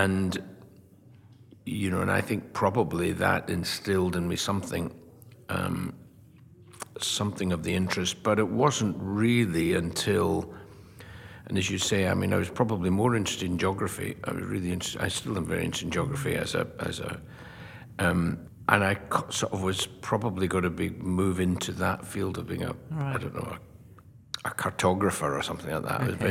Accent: Dunoon, Scotland, United Kingdom; he designed our house when I was a kid growing up in Dunoon in the west coast of Scotland

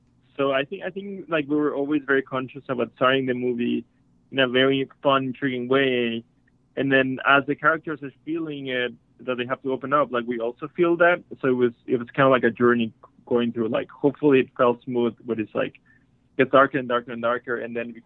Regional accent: Mexico; I'm from Mexico, so I'm going to say this wrong

